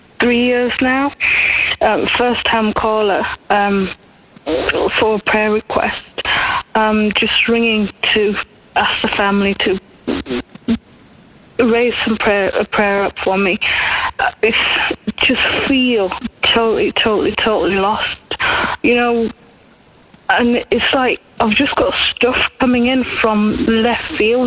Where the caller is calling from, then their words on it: Leeds, Yorkshire and the Humber, United Kingdom; I'm calling from Leeds in the UK.